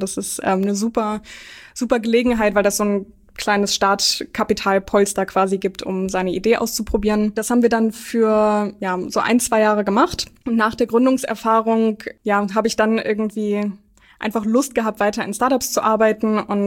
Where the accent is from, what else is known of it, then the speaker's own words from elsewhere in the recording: Essen, North Rhine-Westphalia, Germany; Also ich bin geboren in Essen und da auch in der Gegend aufgewachsen. Ich würde mich auch als Pottkind tatsächlich beschreiben.